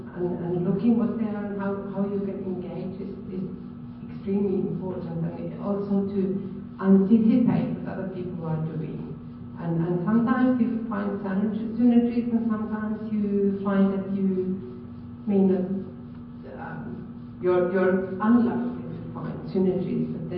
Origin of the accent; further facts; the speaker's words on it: Finland; from Finland, and I also work with Have No Policies